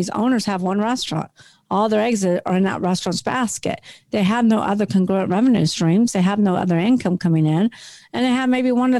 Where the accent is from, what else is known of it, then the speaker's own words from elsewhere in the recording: California, United States; now in New Orleans, United States; So, yeah, I'm in New Orleans. I'm not from New Orleans. I'm from California.